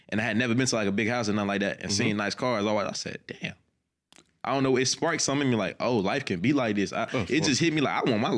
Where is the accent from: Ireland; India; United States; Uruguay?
United States; Little Rock, Arkansas; I'm from Little Rock.